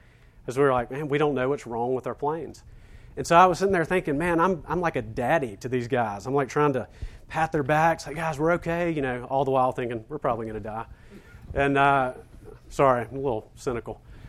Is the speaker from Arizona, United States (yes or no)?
no; Senatobia, Mississippi, United States; I grew up in Senatobia, Mississippi, a flaming racist.